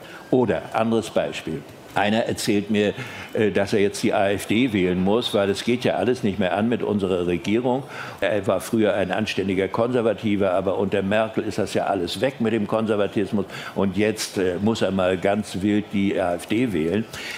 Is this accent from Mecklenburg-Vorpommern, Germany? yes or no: yes; Mecklenburg-Vorpommern, Germany; wie ich als Mecklenburger, also mit meiner Herkunft von Bratkartoffeln und Hering, dann plötzlich in Berlin-Kreuzberg auf die Dönerbuden stoße